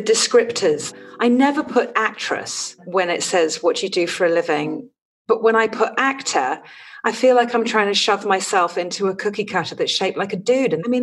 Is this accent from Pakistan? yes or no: no; England, United Kingdom; now in California, United States; We're both English transplants in California, and there is no one better to explore the wonder and opportunity of America with, while also being nostalgic for the rain and a proper cup of tea.